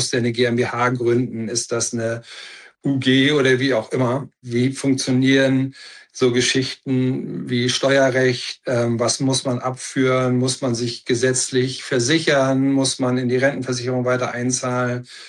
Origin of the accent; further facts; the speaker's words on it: Berlin, Germany; in meiner Heimatstadt Berlin